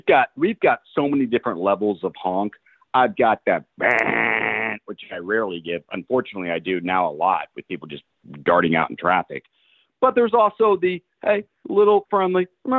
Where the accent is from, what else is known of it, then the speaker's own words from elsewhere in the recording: Austin, Texas, United States; I just come from a different generation, and I'm from Austin, and we make eye contact, and we talk to people, okay?